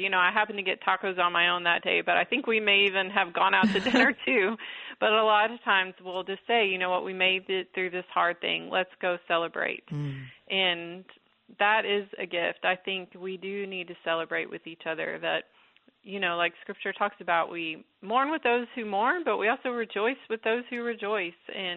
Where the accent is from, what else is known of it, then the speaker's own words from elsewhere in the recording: Texas, United States; Well, I grew up in Texas where the roads are flat, and the last bike I had been on was a pink Schwinn 10-speed